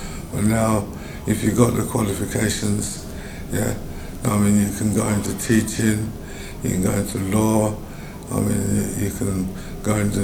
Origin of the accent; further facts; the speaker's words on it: Lewisham, London, United Kingdom; growing up in Lewisham, yeah.